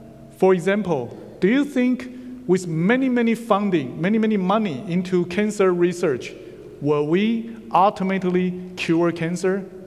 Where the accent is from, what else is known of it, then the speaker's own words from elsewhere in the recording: Taiwan; first language Mandarin; English is a second language; And I came from Taiwan, so my original language was Mandarin. And then I need to learn to speak English.